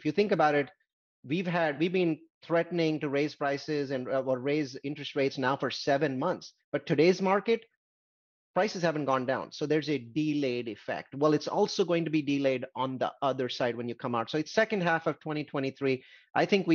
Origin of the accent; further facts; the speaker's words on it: India; now in United States; India, I came from India, is 2 to 3x more expensive as a percentage of salaries as the US is